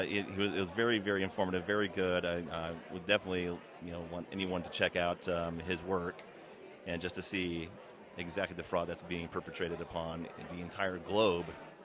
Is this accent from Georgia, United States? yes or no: yes; Loganville, Georgia, United States; I'm up from Loganville, Georgia, actually.